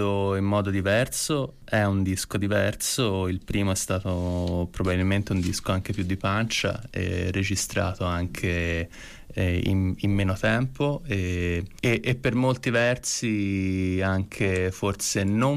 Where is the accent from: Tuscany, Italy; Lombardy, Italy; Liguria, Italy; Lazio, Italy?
Tuscany, Italy; Florence; perché sono di qui, sono di Firenze, conosco la periferia.